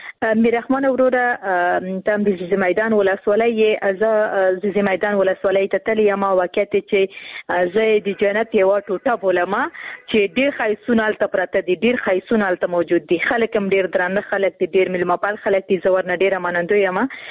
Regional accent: Khost, Afghanistan; ورور زه هم د خوست یم

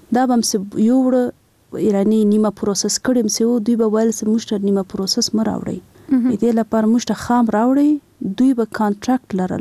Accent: Kunduz, Afghanistan; now in Kabul, Afghanistan; زه خپله مې د کندز نه یم او زه ډیر زیاته مینه لرم د خپل هغه چیرې چې زه اوسېدلې یم په کندز کې، هغلته د ما پیدایش سوی ده، لږ غټه سوې یم

